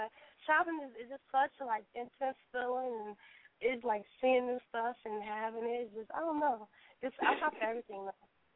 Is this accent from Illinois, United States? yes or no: yes; Chicago, Illinois, United States; Okay, well, I'm 26. I'm from Chicago.